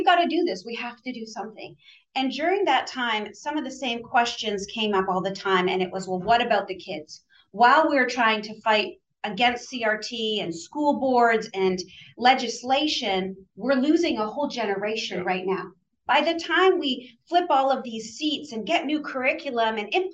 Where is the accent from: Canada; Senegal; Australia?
Canada; moved away as an adult; now in United States; Yes, I grew up in Canada and did most of my studies there, got married